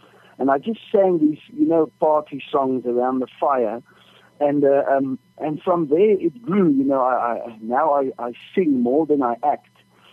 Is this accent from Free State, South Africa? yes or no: yes; Free State, South Africa; also born or lived in Cape Town / Pretoria; You know, I grew up in the Free State, but at that time, we were actually living in the Strand in Cape Town.